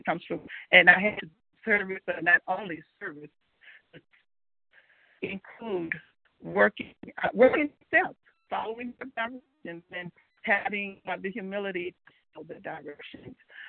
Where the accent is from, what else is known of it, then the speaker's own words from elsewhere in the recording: Georgia, United States; from Georgia.